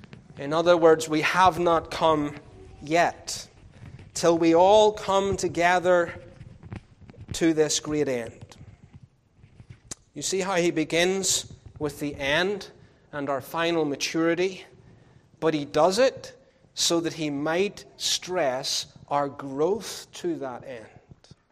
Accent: United Kingdom; something that's different to me as a British person is when you send out the details of the child.

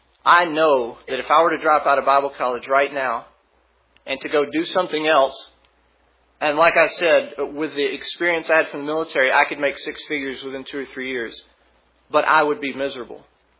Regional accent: Stockbridge, Georgia, United States; I'm from Stockbridge, Georgia.

